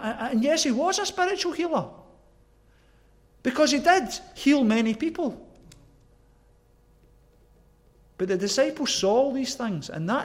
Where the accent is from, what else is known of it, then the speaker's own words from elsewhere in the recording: Glasgow, Scotland, United Kingdom; accent: Glasgow; And in my broad Glasgow accent, I remember saying